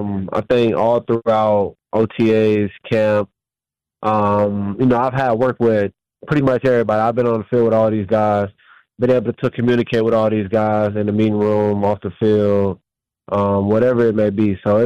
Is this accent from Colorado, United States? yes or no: no; Florida, United States; Man, I'm from Florida, so yeah.